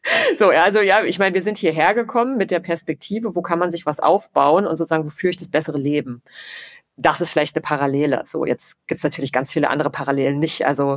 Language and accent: German; Dessau, Saxony-Anhalt, Germany; in der in Dessau, Sachsen-Anhalt, wo ich herkomme, es sehr, sehr wenig Chancen gab, sich irgendwie gut weiterzuentwickeln.